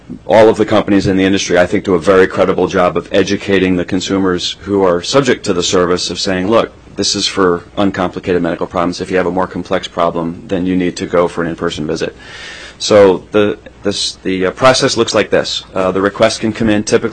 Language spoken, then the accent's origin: English; Tennessee, United States; I'm licensed in my home state of Tennessee.